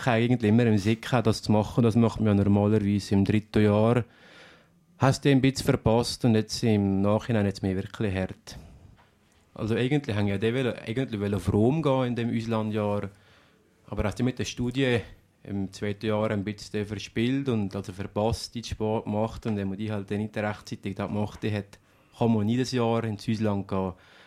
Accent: Visp, Valais, Switzerland; Also ich bin 1969 hier in Visp geboren, habe meine Primarschule in Stalden, Visp und am Schluss in Nadersch besucht.

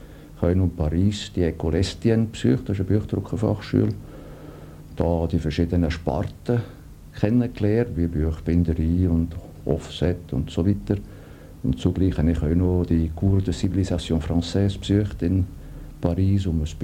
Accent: Valais, Switzerland; accent: Walliser German; first language Walliser German; Heute kann ich sagen, bin ich zweisprachig. Ich habe mir so ein gebrochenes Luzernerdeutsch reden, aber meine Muttersprache ist sicher Walliserdeutsch.

